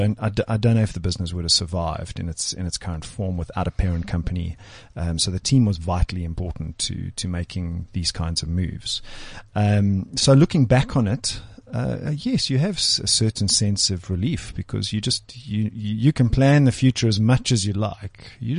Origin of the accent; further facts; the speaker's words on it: Cape Town, Western Cape, South Africa; also born or lived in Johannesburg; I was born in Cape Town. My family are, most of them are down there still. And then we moved to Joburg when I was in my early teens.